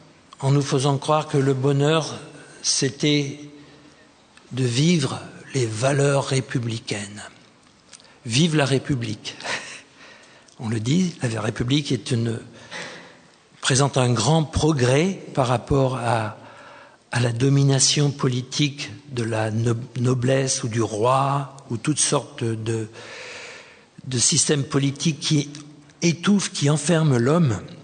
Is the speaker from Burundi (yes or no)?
no; France; j'ai été élevé en France, mais je suis vraiment devenu chrétien à Seattle, la ville de Nancy